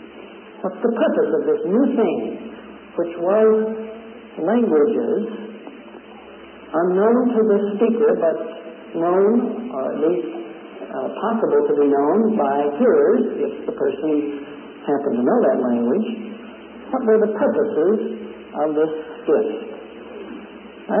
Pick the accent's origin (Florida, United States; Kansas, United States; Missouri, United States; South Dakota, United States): Missouri, United States; born there; I'd say, "Look, friend, I was born in Missouri." And I was.